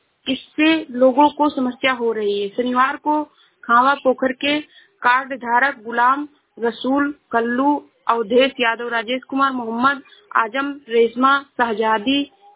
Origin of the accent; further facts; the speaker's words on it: Uttar Pradesh, India; मैं जिला श्रावस्ती से हूँ।